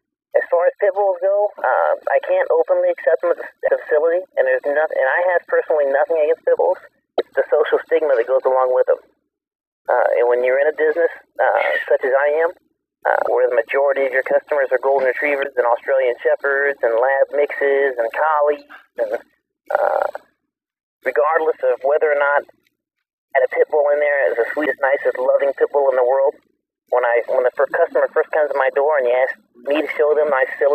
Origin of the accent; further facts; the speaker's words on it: Athens, Georgia, United States; I'm the deep south. I was born in Athens, Georgia, then we lived in Clark County, and when I was a kid growing up